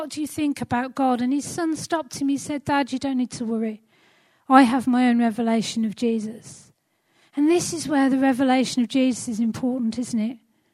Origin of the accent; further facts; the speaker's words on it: Halesowen, West Midlands, United Kingdom; I come from Halesowe, and we still live in Halesowe.